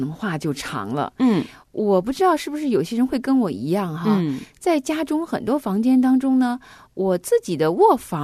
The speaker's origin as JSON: {"language": "Chinese", "region": "Hebei", "country": "China", "tie": "born or raised there", "said": "在我很小很小的时候呢，因为我是在河北的农村长大嘛。"}